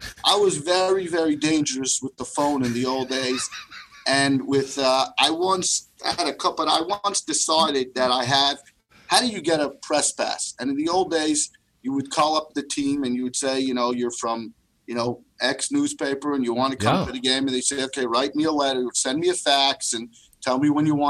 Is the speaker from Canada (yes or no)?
yes; Toronto, Ontario, Canada; So they asked me, you know, how do you know Russ? I go, I'm from Toronto. I took the train down.